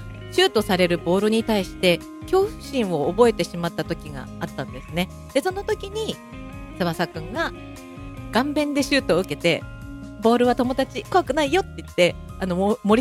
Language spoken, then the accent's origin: Japanese; Matsumoto, Nagano, Japan; 長野県は私の地元の、松本国際高校ですね。